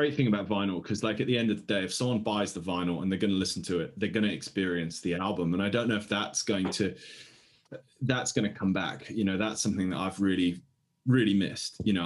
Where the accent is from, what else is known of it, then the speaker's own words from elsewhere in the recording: England, United Kingdom; I was growing up in England, where, you know, most families had a good sound system